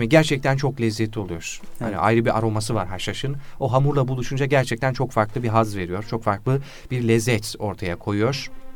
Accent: Konya, Turkey; Biz de Konyalıyız ama bizde de vardır.

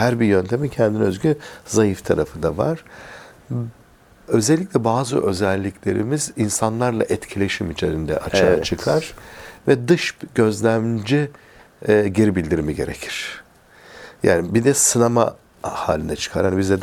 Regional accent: Elazığ, Turkey; moved away as an adult; ben Elazığlıyım. Elazığ'dan İstanbul Tıp Fakültesi'ne geldim.

